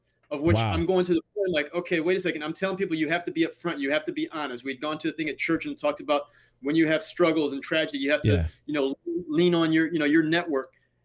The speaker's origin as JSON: {"language": "English", "region": "Ohio", "country": "United States", "tie": "born or raised there", "said": "And like, you know, I call my hometown in Ohio."}